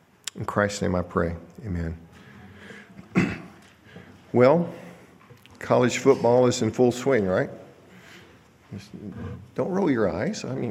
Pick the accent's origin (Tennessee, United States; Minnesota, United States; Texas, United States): Texas, United States; You know, I am from Texas, so they still got a shot.